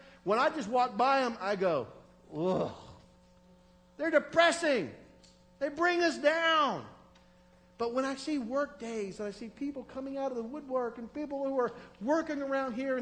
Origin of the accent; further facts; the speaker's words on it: United States; Now, for those of us born and raised in America, many of us have been here for generations now with our families.